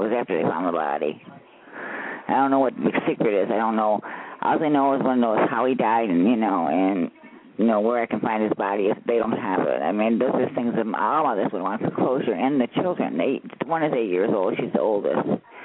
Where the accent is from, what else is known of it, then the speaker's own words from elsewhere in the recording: Florida, United States; I'm from Citrus County, Florida.